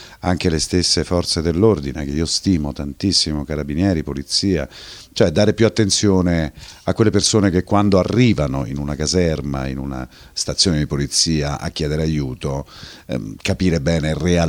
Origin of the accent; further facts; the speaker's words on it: Ostia, Lazio, Italy; Poi io so De Ostia